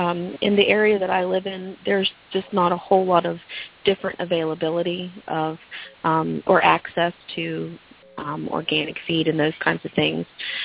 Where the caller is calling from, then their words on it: Ohio, United States; I'm calling from Ohio.